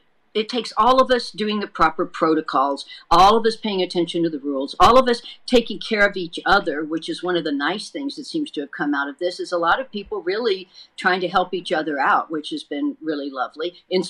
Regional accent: Texas, United States; my home state of Texas is still not doing a lot.

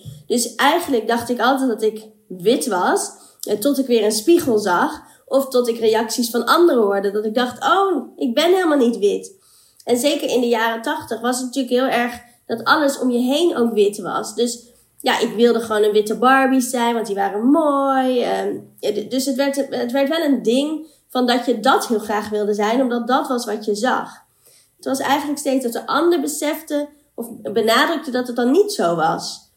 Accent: Amstelveen, North Holland, Netherlands; also born or lived in Colombo, Sri Lanka; now in Amsterdam, Netherlands; ik ben geboren in Sri Lanka, Colombo. En ik ben geadopteerd, dus ik ben opgegroeid in Amstelveen. in Nederland. En ik woon nu al jaren in Amsterdam.

